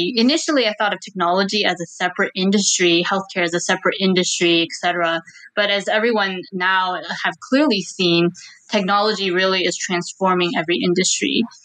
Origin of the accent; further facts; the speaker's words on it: Michigan, United States; And growing up in Michigan, in the Midwest, the only entrepreneurs I knew were people who opened restaurants and laundromats.